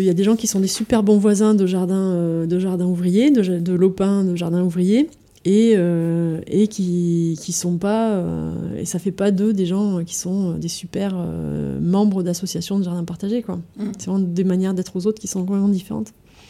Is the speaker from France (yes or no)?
yes; Lille, Hauts-de-France, France; moi, j'ai eu les mêmes échos à Lille, parce que je viens de Lille.